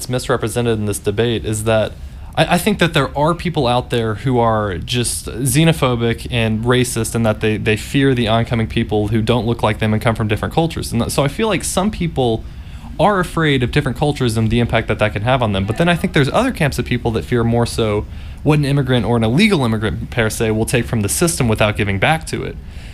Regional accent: Fort Worth, Texas, United States; Well, I'm from Fort Worth, Texas, like I said

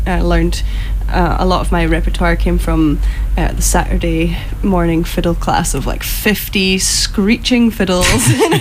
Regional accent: Orkney, Scotland, United Kingdom; I also played some classical growing up in Orkney.

